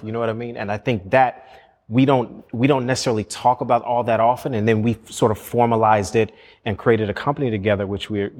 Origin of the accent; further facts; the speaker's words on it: Chicago, Illinois, United States; We're all from different places, right? Sterling's from St. Louis. I'm from Chicago.